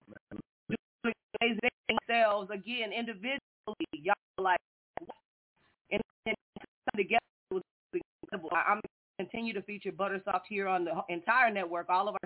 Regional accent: Fort Worth, Texas, United States; We're from Texas. Yeah, Fort Worth.

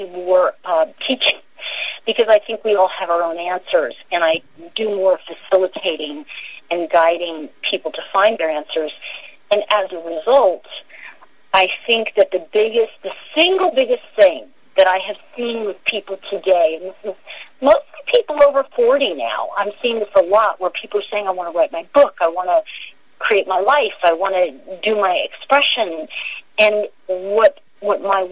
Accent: New York City, New York, United States; because I grew up in Greenwich Village, I mean, I grew up in kind of a crazy time

